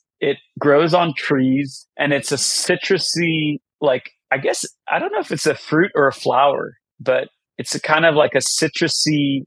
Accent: United States; born there; I was born in 83 in America. I'm the only person in my family who was born in America

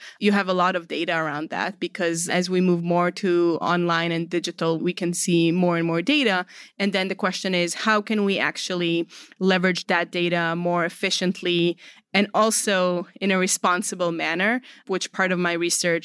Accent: Israel; I'm originally, as my last name might indicate, I'm originally from Israel.

